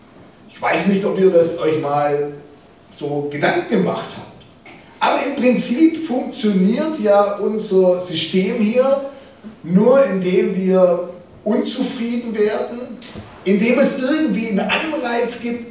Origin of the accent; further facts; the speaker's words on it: Baden-Württemberg, Germany; Ich komme aus dem Schwäbischen, wie man unschwer verstecken kann. Wohne nordöstlich von Stuttgart